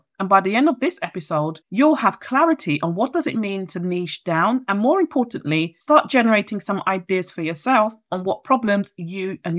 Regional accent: London, United Kingdom; As a Londoner, I'm going to use the word niche

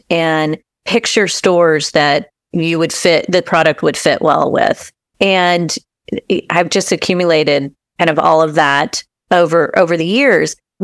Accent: Dallas, Texas, United States; Well, I'm a Texan. I grew up in Dallas and I used to ride in rodeos and not many people know about that.

